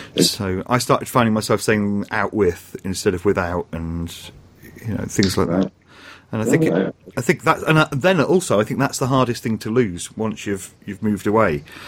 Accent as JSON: {"language": "English", "region": "England", "country": "United Kingdom", "accent": "received pronunciation", "said": "So I don't even know what my accent is. I'd say fairly neutral kind of received pronunciation, which makes it sound poor."}